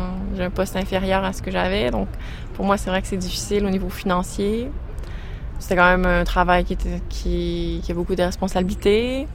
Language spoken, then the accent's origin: French; Quebec, Canada; now in France; je suis du Québec.